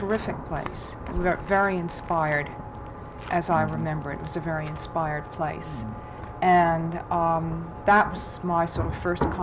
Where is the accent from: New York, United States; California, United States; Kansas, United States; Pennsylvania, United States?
New York, United States; New York City; born there; I was born in 1937 in New York City.